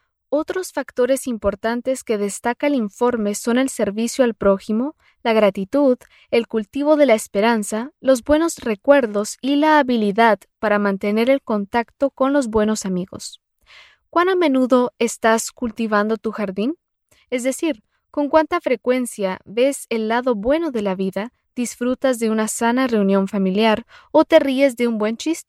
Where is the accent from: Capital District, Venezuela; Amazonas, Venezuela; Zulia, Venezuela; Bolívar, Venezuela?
Capital District, Venezuela; Caracas; born there; me encontraba de visita en Caracas, mi ciudad natal